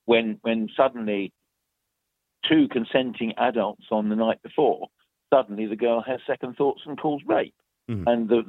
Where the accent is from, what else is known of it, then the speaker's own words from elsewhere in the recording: Brighton, South East England, United Kingdom; I was born and brought up in Brighton in the 70s. Well, I was a teenager in the 70s.